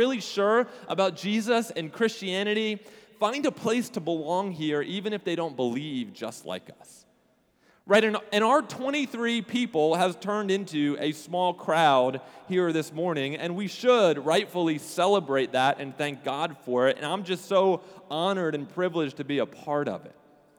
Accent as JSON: {"language": "English", "region": "New Jersey", "country": "United States", "tie": "born or raised there", "lives_now": "Florida, United States", "said": "Well, you know, I grew up in New Jersey, and every summer, you know, we would take a family vacation to the Jersey Shore."}